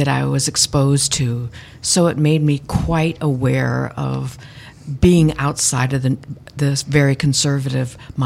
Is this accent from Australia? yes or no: no; Kiwanis, Indiana, United States; also born or lived in Hammond; Well, I was born in Hammond, Indiana, but then our family moved to our farm, small farm in Kiwanis, Indiana.